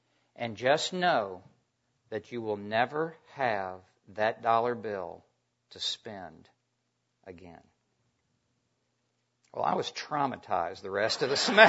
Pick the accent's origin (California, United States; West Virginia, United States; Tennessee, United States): Tennessee, United States; Memphis; I grew up in Memphis, Tennessee. I went off to college at Texas Tech University.